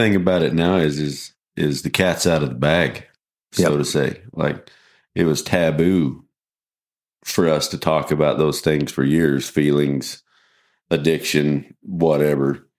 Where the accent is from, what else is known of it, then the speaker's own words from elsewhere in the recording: Elkhart, Kansas, United States; born there; also born or lived in Boise City, Oklahoma; But for me, I was born in Elkhart, Kansas. And my dad, we lived around Boy City, Oklahoma. When I was real young, he run a background yearling deal.